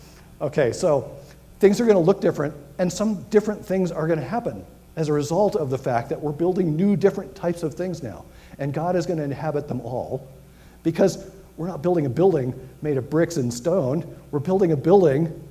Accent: Miami, Florida, United States; a church that I grew up in Miami

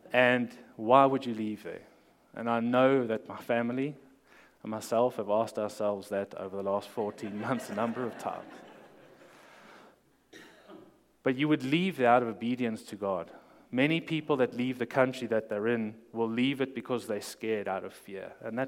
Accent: South Africa; now in Spring Creek, United States; exactly what I'm doing as a South African here in Spring Creek, Nevada

